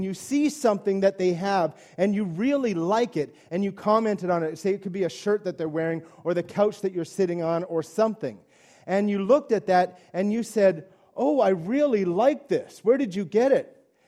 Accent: Newfoundland and Labrador, Canada; as you know, I am from Newfoundland, so I try and teach you some language from my mother tongue.

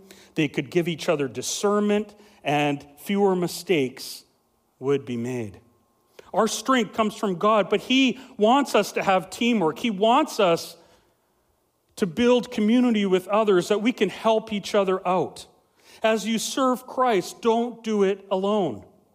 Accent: Vanderhoof, British Columbia, Canada; I always kind of wondered what it'd be like to go back to my hometown and if I had, you know, if I was in a leadership role there in Vanderhoof, you know, they'd remember the punk kid, you know.

